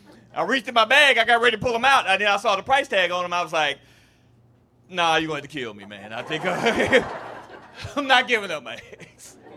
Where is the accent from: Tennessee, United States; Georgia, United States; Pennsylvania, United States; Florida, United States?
Tennessee, United States; Nashville; Because here, I grew up here in Nashville, Tennessee